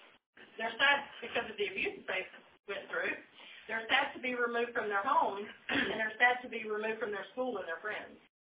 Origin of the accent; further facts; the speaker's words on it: United States; I'm from Dixie, born and raised right here, and I know that Dixie is special to me